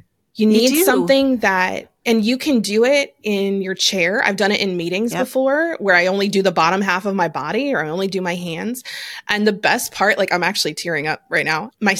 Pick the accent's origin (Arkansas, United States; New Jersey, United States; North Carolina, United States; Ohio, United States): Ohio, United States; Cincinnati; I grew up in Cincinnati.